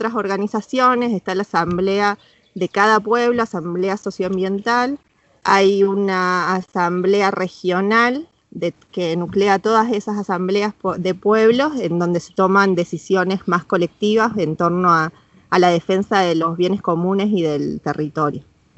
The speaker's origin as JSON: {"language": "Spanish", "region": "Córdoba", "country": "Argentina", "said": "Huerta Grande, un pueblito acá de donde yo soy, acá en Punilla."}